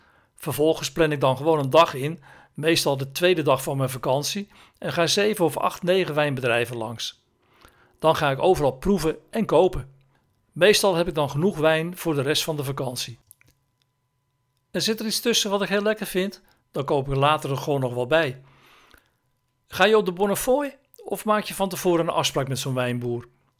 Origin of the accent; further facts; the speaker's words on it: Netherlands; Als wijnmaker uit Nederland heb ik het soms wel best een beetje lastig. Als ze horen waar ik vandaan kom, moeten ze er vaak een beetje om lachen.